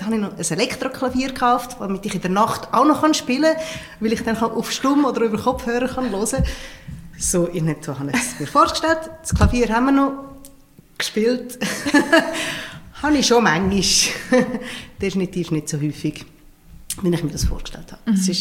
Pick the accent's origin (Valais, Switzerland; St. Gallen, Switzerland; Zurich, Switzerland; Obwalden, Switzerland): Obwalden, Switzerland; now in Lucerne, Switzerland; Ich bin ursprünglich in Obwalden aufgewachsen und wohne seit ewig in der Stadt Luzern und bewege mich da in verschiedenen Kreisen.